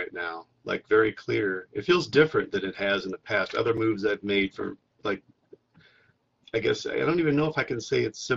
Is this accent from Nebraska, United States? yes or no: yes; Omaha, Nebraska, United States; I've been here for the longest I've ever been in a city in my whole life, since I grew up in the city I was born in Omaha.